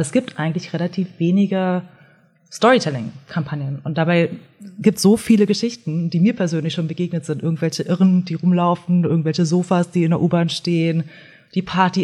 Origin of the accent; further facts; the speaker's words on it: Berlin, Germany; ich bin ja Berliner, auch wenn man es nicht hört.